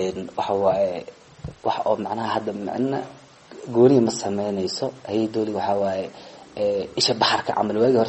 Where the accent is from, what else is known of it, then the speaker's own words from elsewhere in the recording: Mogadishu, Banadir, Somalia; waxaan ku dhashay Soomaaliya gaar ahaan magaalada Muqdisho degmada Yaqshi isla meeshaasaa kusoo barbaaray